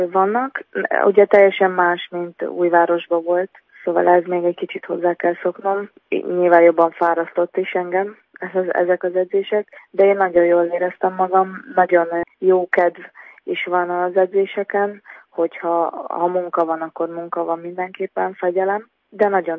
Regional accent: Dunaújváros, Fejér, Hungary; Érzelmileg igen, mert ugye én ott nőttem fel, nekem odaköt a családom

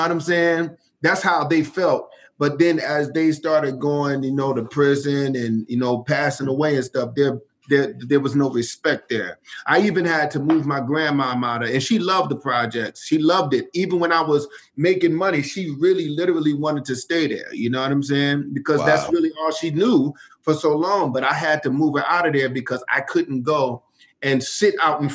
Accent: Philadelphia, Pennsylvania, United States; So I'm from Richard Island

